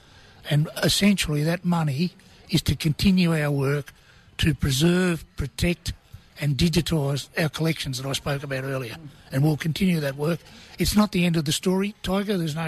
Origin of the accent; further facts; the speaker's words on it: Sydney, New South Wales, Australia; Yeah, I'm a proudly Kamilaroi man from northwestern New South Wales, although I was raised and born and bred in Sydney.